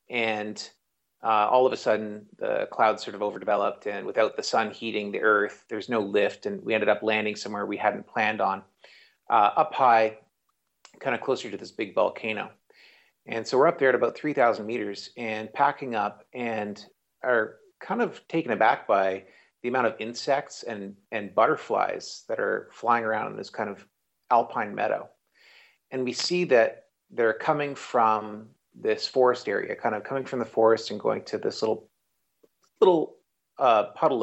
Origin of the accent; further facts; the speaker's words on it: Canada; now in Mexico; I'd used up my 6 months there for during the expedition, being Canadian, and she couldn't be in Canada.